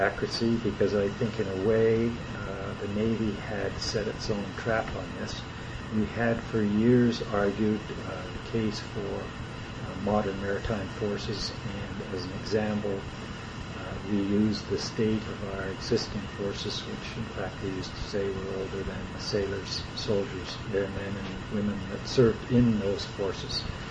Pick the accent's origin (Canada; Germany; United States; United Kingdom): Canada; Prince Albert, Saskatchewan; born there; I was born in Prince Albert, Saskatchewan, 6th of October, 1940